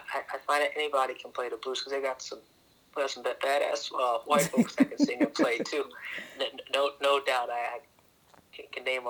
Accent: New York, United States; growing up in New York

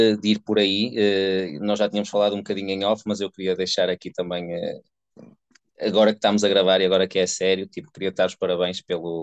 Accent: Santo Tirso, Porto, Portugal; Santo Tirso, que é uma cidade mesmo ao lado da Trofa. E sim, a minha infância foi toda em Santo Tirso

